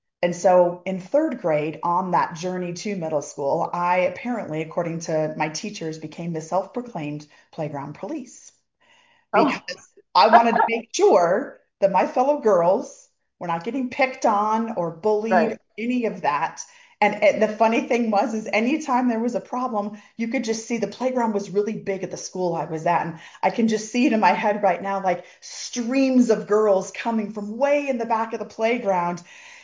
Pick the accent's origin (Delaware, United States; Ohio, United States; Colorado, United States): Colorado, United States; And where I grew up in Colorado, I actually got to see some of the military planes